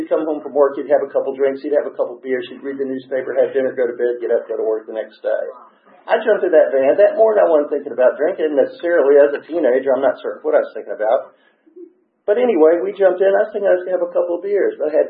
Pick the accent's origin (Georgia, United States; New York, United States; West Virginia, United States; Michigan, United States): Georgia, United States; Atlanta; born there; But I was born right here in Atlanta. I was born at Georgia Baptist Hospital, which turned into Atlanta Medical.